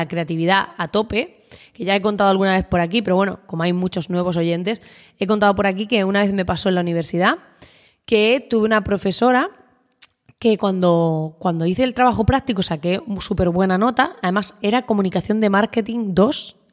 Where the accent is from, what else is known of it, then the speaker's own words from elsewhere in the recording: Spain; en España, que bueno, que es de donde soy yo